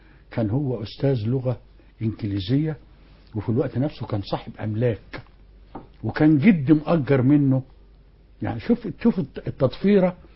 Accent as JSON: {"language": "Arabic", "town": "Tanta", "region": "Gharbia", "country": "Egypt", "said": "احنا برضو لما جينا من طنطا قعدنا عند الخواجة حليم لغايه ما بنينا البيت بتاعنا"}